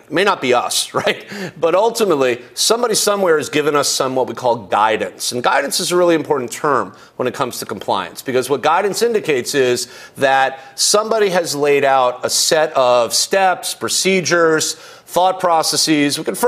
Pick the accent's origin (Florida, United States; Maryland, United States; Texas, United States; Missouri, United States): Florida, United States; Miami; well, you know, I'm from Miami, got to work in that whole … thing, right?